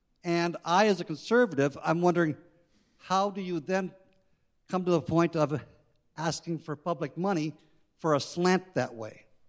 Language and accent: English; Hastings, South East England, United Kingdom; I'm from Hastings.